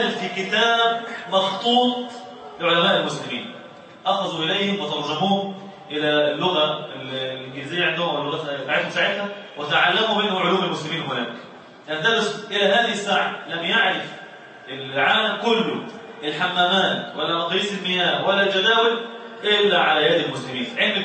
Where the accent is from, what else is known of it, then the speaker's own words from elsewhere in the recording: Egypt; احنا عندنا في مصر